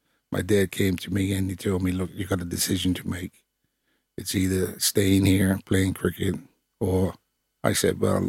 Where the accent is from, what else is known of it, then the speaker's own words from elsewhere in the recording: Bermuda; I'm from Bermuda, former West Ham United football player.